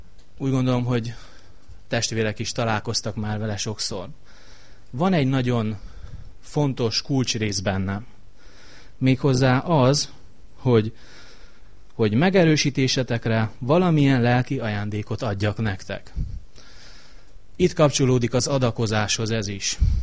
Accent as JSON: {"language": "Hungarian", "town": "Satu Mare", "region": "Satu Mare County", "country": "Romania", "tie": "born or raised there", "lives_now": "Debrecen, Hungary", "said": "ez a gyülekezet, az, ahol születtem és ahol felnevekedtem. Ezt más gyülekezet nem veheti el a szatmári gyülekezettől"}